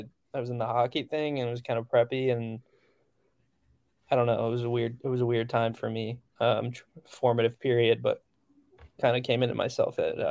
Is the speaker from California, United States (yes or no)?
no; New Jersey, United States; Yeah, I grew up like in Central Jersey, so Starline Ballroom was probably like the big one growing up that I went to all the time.